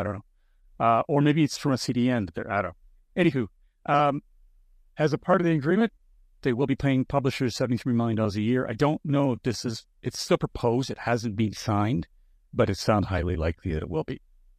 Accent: Canada; So speaking from us, we're being Canadian podcasters here.

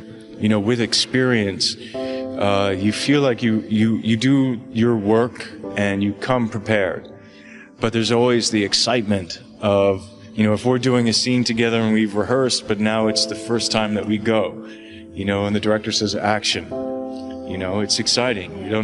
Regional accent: Toronto, Ontario, Canada; moved away as an adult; because I grew up in Canada and Toronto

